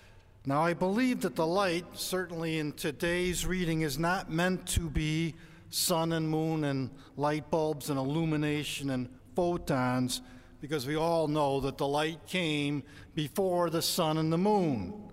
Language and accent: English; Chicago, Illinois, United States; Growing up in Chicago for 30 years, I believe I can identify another person who grew up in the city using the standard of how they pronounce the name of the city.